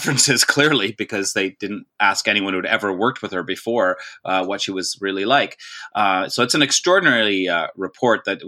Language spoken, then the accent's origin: English; Australia; born there; I was born in Australia. My dad lives there in Sydney